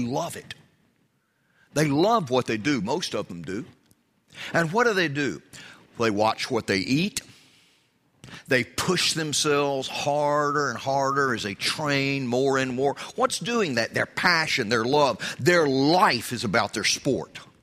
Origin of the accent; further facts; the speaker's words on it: United States; You know, I'm glad I'm an American.